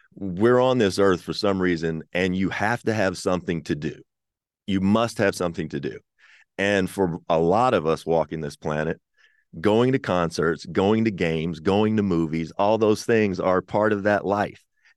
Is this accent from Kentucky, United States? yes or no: yes; Kentucky, United States; I'm from Kentucky. You're from neighboring West Virginia.